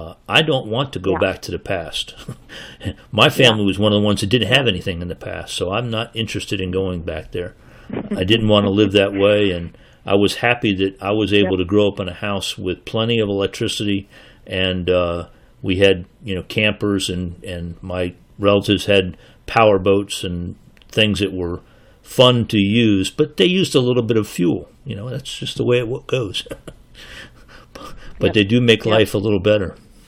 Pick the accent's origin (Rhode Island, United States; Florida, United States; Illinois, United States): Florida, United States; And again, I grew up in South Florida.